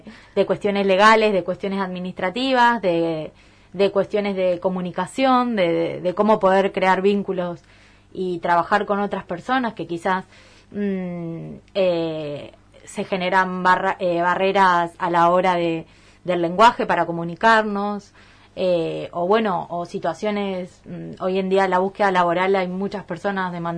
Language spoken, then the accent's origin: Spanish; Argentina; moved away as an adult; now in Huelva, Spain; estoy finalizando un máster de género acá en Huelva, porque soy argentina